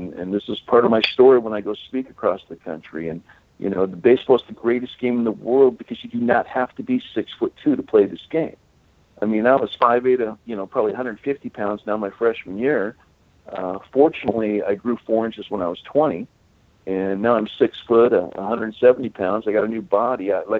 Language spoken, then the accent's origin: English; Huntington Beach, California, United States; I'm from Huntington Beach because my brother was a star of the team.